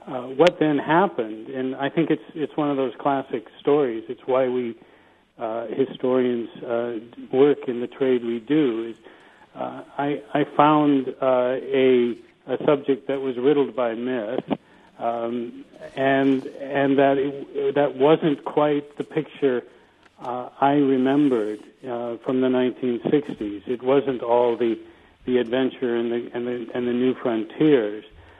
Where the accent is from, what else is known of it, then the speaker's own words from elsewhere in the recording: San Diego, California, United States; I was born in 1955. I grew up in San Diego.